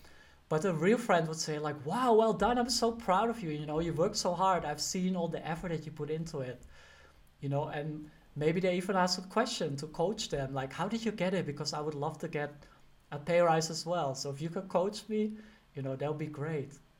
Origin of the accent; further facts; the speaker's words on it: Netherlands; I'm from the Netherlands, and they always say like, oh, just be normal.